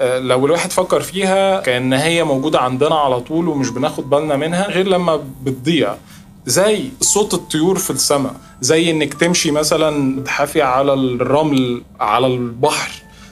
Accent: Egypt; عمري ما هتكلم من كوكب المريخ بأن أنا مصري هو اللي لقى اكتشف حياة جديدة

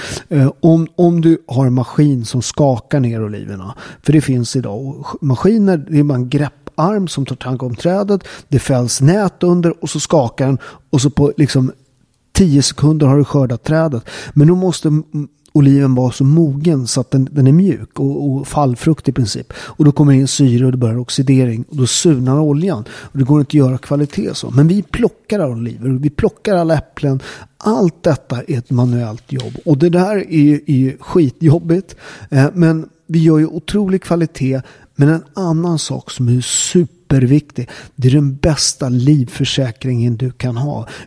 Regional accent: Southern Italy, Italy; Swedish is a second language; i södra Italien där jag kommer ifrån

